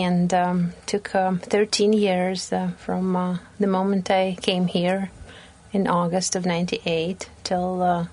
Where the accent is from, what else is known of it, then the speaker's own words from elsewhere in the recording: Ukraine; now in United States; Sure. I lived in Ukraine, went